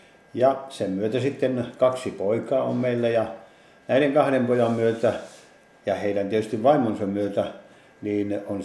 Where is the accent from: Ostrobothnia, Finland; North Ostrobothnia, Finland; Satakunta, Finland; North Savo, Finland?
Satakunta, Finland; Pori; born there; olen syntynyt kyllä Porissa, mutta se on oikeastaan vain syntymäpaikka. Sen jälkeen sitten perheenä, siis puhun vanhemmistani ja siskoista ja veljistäni, niin asuimme eri paikkakunnilla, aika monella eri paikkakunnalla